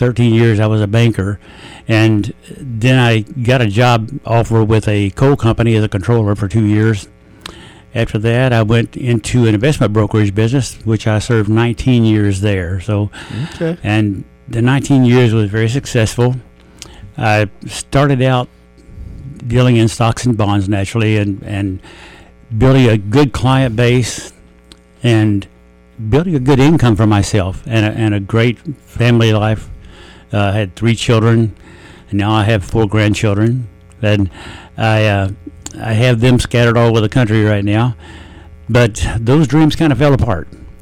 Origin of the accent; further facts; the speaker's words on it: Pikeville, Kentucky, United States; I grew up in Pikeville. My biggest desire was, from the time I was 10 years old, to be an Air Force pilot.